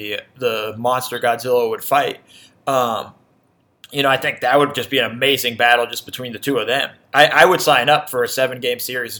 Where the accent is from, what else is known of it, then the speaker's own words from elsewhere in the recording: Libya; oh, I'm from Libya.